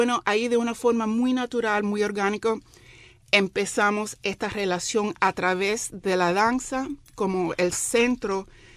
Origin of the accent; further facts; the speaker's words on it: Miami, Florida, United States; born there; yo nací en Miami y bueno, soy artista